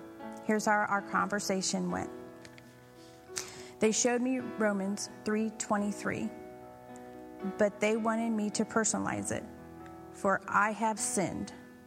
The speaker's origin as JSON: {"language": "English", "town": "Philadelphia", "region": "Pennsylvania", "country": "United States", "tie": "born or raised there", "said": "I grew up in Philly, and I have a mom and a dad and a brother."}